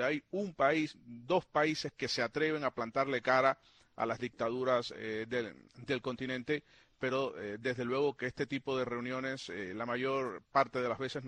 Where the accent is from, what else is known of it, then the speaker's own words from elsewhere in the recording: Cuba; como ciudadano cubano que estaba en Cuba en ese momento, creo que año 2000 o 2001